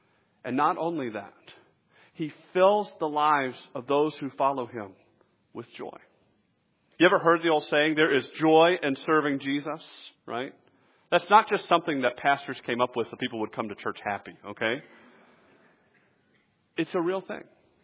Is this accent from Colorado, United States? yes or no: no; Atlanta, Georgia, United States; You know, especially I grew up in Atlanta, okay? There weren't a lot of sheep in Atlanta, okay?